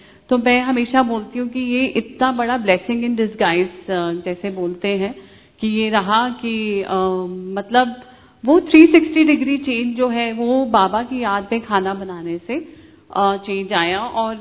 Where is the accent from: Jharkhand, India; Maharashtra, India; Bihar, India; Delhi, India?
Delhi, India; क्योंकि पले बड़े ही दिल्ली में हैं तो इतना फैलाव था फ्रेंड्स का, रिलेटिव्स का